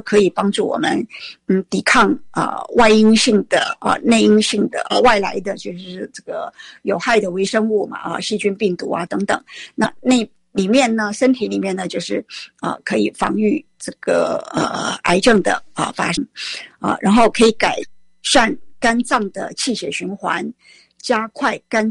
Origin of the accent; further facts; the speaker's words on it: China; 黄芪其实我们中国人已经用了几年了啊